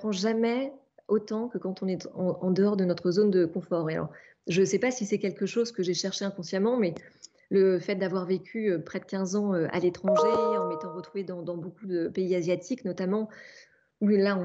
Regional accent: Normandy, France; born there; c'est vrai que je suis née en Normandie, dans une famille d'industriels

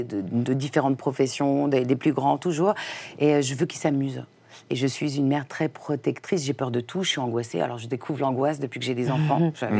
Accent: Compiègne, Hauts-de-France, France; Le 20 juillet 1971, et à Compiègne, dans l'Oise. Donc, je suis picarde.

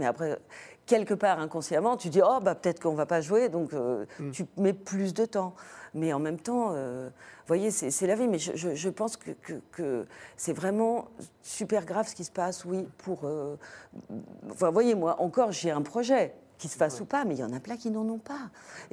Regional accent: France; Oui, on râle, on est français.

